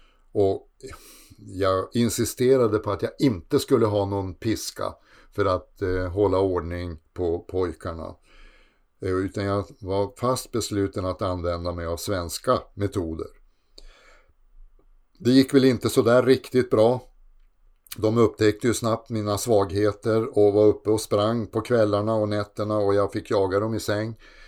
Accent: Sweden; Tidigare var det för att jag var viking, och nu är det för att jag är svensk socialist, eller kommer från ett land som i hans ögon är socialistiskt.

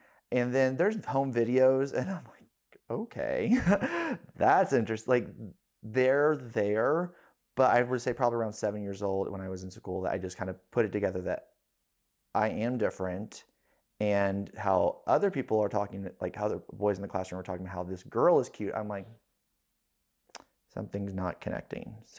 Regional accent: Hodgenville, Kentucky, United States; I'm based out of Louisville. And I'm from Hardin County, Kentucky. I grew up in LaRue County, Hodgenville, Lincoln's birthplace.

